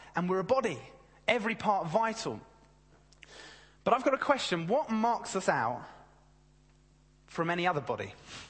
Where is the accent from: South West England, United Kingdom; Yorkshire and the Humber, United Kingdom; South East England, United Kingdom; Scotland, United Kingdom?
South East England, United Kingdom; Brighton; I'm from Brighton. I'm a father.